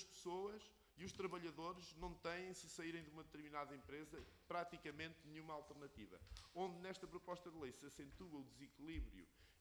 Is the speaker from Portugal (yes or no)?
yes; Marinha Grande, Leiria, Portugal; eu sou de um distrito, eu fui eleito para um distrito, que é o distrito de Leiria, sou do Conselho da Marinha Grande